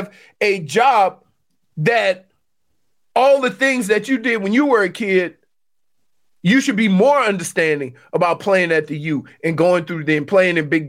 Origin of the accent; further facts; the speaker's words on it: Louisiana, United States; And I grew up in the real South, not this BS South down here. I grew up in Louisiana, where the N-word was nothing nice, okay?